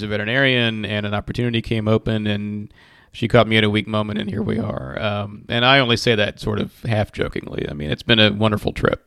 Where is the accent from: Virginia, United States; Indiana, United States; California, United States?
Virginia, United States; So we're both from Virginia originally, actually